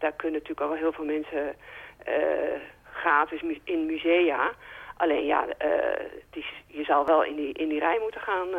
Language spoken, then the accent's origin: Dutch; Amsterdam, North Holland, Netherlands; Maar als Amsterdammer denk je van, nou, ik wil best even dat museum in.